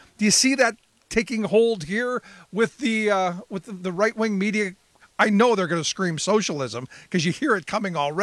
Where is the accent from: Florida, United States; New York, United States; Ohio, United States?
Ohio, United States; Cleveland; I lived through the deindustrialization of where I grew up in Cleveland.